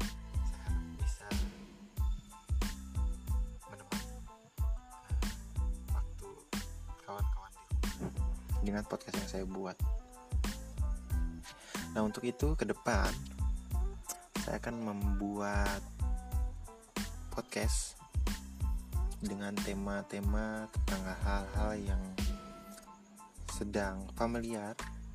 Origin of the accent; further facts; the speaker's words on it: Tidore, North Maluku, Indonesia; Saya berasal dari Kota Tidore. Bagi teman-teman dulu yang pernah melihat uang 1000 yang dulu, itu ada gambar pulaunya. Nah, di situ ditulis Pulau Tidore dan Maitara. Pulau ini terletak di Provinsi Maluku Utara.